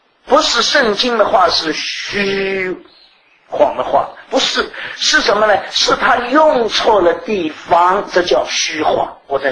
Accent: Yunnan, China; 我们云南人讲说，这个人讲话很飘啊。

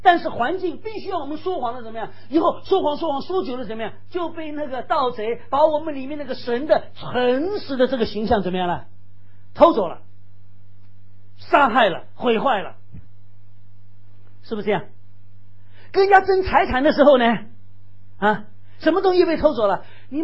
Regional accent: Shanghai, China; now in Thailand; 我上海人哈、啊，这个很少看到这个活蹦乱跳的鸡哈、啊，是这样。我住在法租界啊，我生的环境是这样嘛

